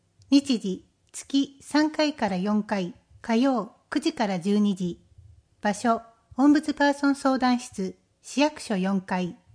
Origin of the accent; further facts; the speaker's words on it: Tokyo, Japan; 私は多摩地域出身で、 現在に至るまで多摩地域で生活をしております。